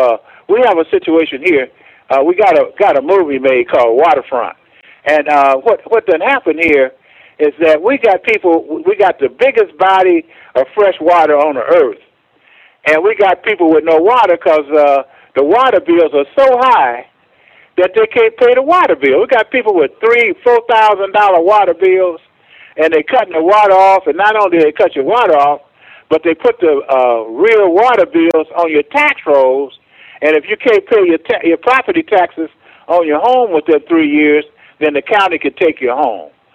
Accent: Detroit, Michigan, United States; I was born in Detroit. I'm second generation. My parents were sharecroppers from Georgia.

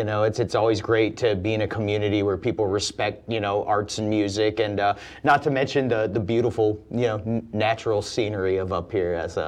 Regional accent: North Carolina, United States; just a couple hours drive basically from where I grew up in North Carolina.

